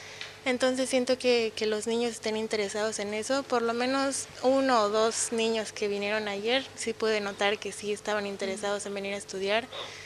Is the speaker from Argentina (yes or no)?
no; Mexico; cuando se les mencionaba que yo soy de México y que vine a realizar una estancia corta por, bueno, 2 meses que vengo acá a España del otro lado del mundo